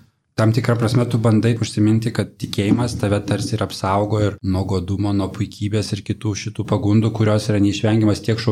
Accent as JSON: {"language": "Lithuanian", "town": "Kretinga", "region": "Klaipėda County", "country": "Lithuania", "said": "mes iš Kretingos sakom Kretingą visą laiką, ar ne?"}